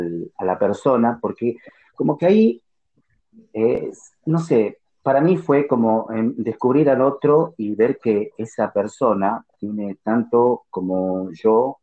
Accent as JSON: {"language": "Spanish", "region": "Tucumán", "country": "Argentina", "said": "Desde mi creencia, mi cultura, desde la provincia de donde vengo, de Tucumán"}